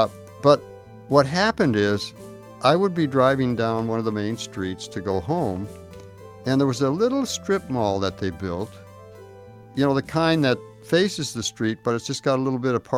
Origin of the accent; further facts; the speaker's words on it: Minneapolis, Minnesota, United States; And I was raised, you know, at that time, when I was that young, I was in Minnesota, Minneapolis.